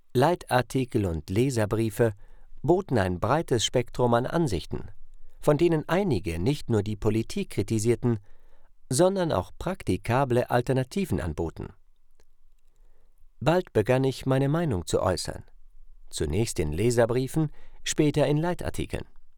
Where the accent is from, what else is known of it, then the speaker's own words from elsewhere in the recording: Saint Petersburg, Russia; moved away as an adult; Ich habe meine Heimatstadt Leningrad, heute St. Petersburg, habe Freunde, meinen Bruder, die Gräber meiner Eltern und Großeltern zurückgelassen.